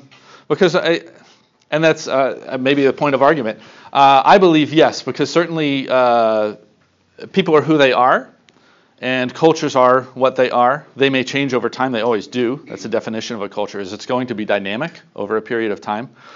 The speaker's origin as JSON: {"language": "English", "country": "United States", "said": "I'm fully American, and I'm fully a Christian."}